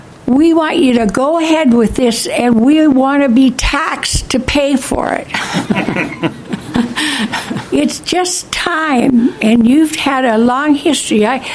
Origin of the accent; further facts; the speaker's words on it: Washington, United States; I'm from Pierce County, and I'm here to tell you we approve of your policy as you have it here.